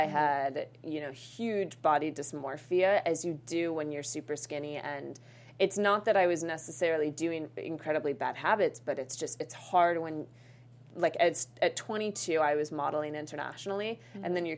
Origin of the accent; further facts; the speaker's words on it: Boulder, Colorado, United States; So I'm from Boulder, Colorado. Mm-hmm. It is a very, very active place.